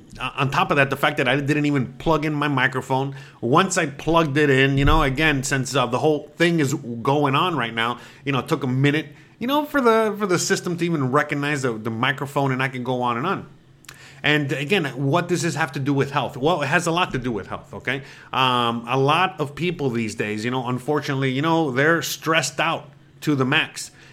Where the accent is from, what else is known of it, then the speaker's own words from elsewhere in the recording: United States; Well, I am an American. And I think a lot of you guys are also American or coming from the USA.